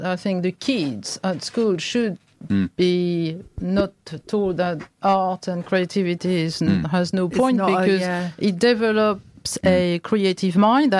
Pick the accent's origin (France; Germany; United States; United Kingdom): France; Sceaux, Île-de-France; And it was a really interesting experience for me, because it was my hometown, so I reconnected with all sorts of things and people.